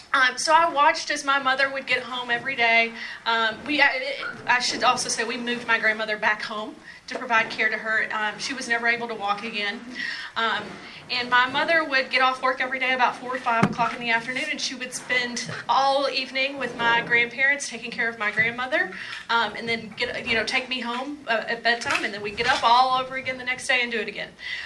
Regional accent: Kentucky, United States; So I'm originally from southeastern Kentucky. I'm from Knox County, Kentucky, if you've ever heard of there, almost in Tennessee, almost in Virginia, very rural part of the state.

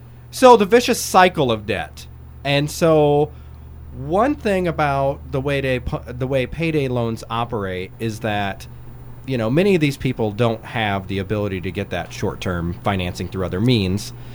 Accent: Illinois, United States; I have a couple of my friends that were in Ragbri from my hometown in Illinois.

